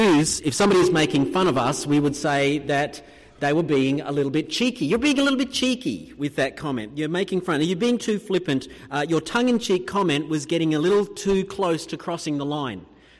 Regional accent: Australia; As an Aussie

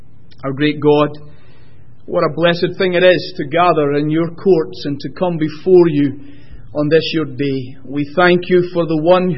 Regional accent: United Kingdom; now in United States; my home country, that is Britain, not England

